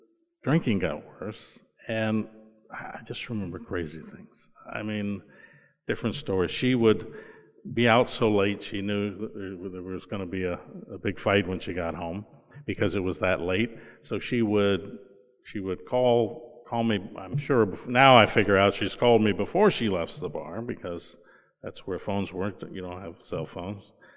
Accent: Florida, United States; I'm from Florida. I like warm weather, sunshine.

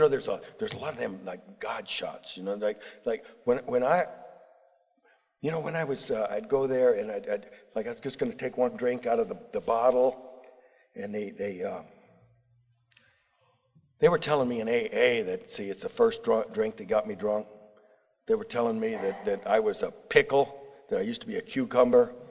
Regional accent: Yorba Linda, California, United States; now in Memphis, United States; When I came from California, Yorba Linda, to Memphis, I knew you guys weren't going to do it right.

